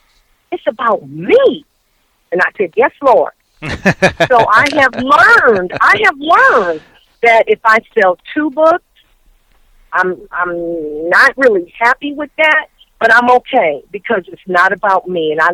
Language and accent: English; St. Louis, Missouri, United States; when I was doing a book signing in St. Louis, my hometown, and I had just came from Indianapolis where I had a great book signing.